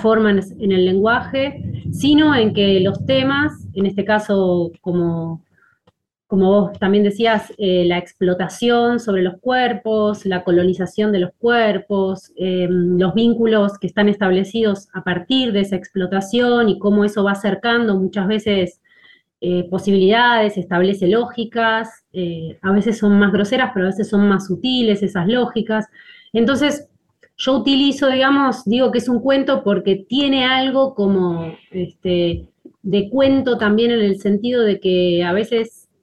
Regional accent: Mar del Plata, Buenos Aires Province, Argentina; Yo nací en Mar del Plata y desde Mar del Plata... en los primeros, digamos, años en el colegio empecé a hacer teatro

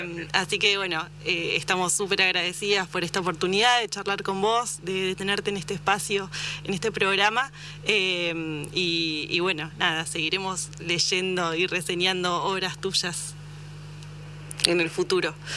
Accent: Bahía Blanca, Buenos Aires Province, Argentina; Yo soy de Bahía Blanca, sí.

